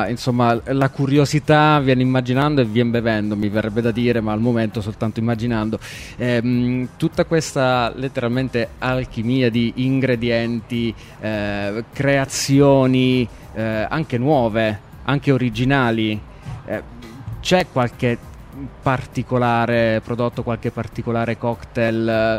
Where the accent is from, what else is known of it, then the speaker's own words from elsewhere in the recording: Abruzzo, Italy; Da abruzzese apprezzo particolarmente.